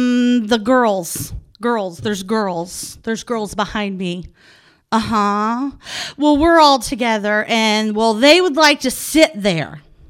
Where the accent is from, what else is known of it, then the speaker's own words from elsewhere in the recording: Texas, United States; as I said, I am from Texas and we don't really have traffic where I'm from.